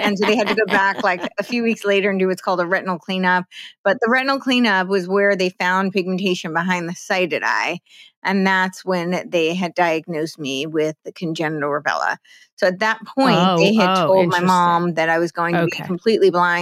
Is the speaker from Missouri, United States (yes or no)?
no; New Jersey, United States; I grew up in New Jersey, and New Jersey was a very Catholic state.